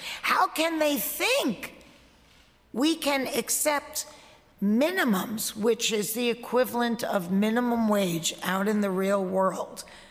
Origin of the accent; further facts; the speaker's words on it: Flushing, New York, United States; I am a New Yorker born and raised. As a kid back in Flushing, Queens, I always dreamt of becoming a professional actor